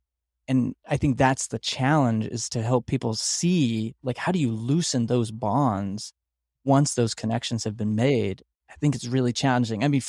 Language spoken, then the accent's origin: English; Texas, United States; Like growing up in the South in Texas, where it's like celebrity pastor culture.